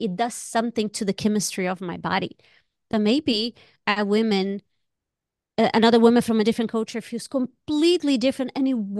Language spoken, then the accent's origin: English; Brazil; I grew up in Brazil